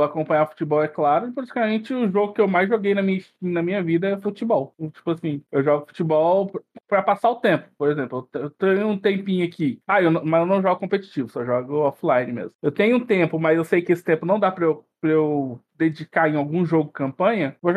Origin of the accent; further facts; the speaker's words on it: São Paulo, Brazil; born there; now in Goiânia, Brazil; São Paulino, porque eu nasci em São Paulo mesmo.